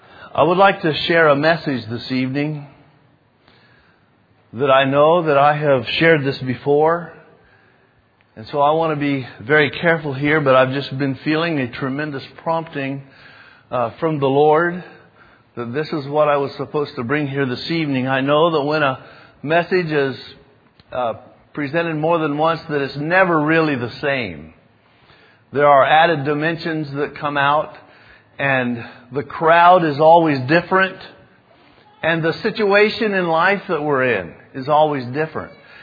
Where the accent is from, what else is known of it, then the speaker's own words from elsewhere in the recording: North Carolina, United States; As you all know, there is a place in North Carolina, we're from North Carolina, called the Outer Banks.